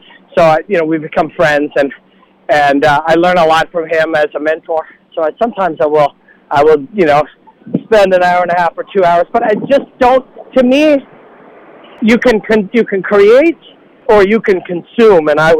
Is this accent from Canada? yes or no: yes; Canada; as a Canadian